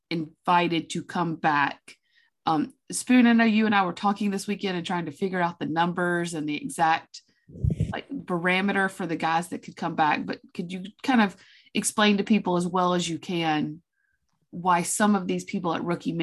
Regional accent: Mobile, Alabama, United States; I was like, God, I'm from Mobile. Trust me, I can handle the humidity in August.

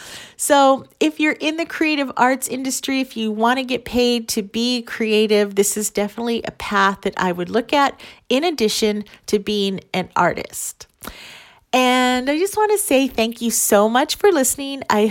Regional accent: Phoenix, Arizona, United States; And it's held in Phoenix every year, which makes me really happy because that is my hometown.

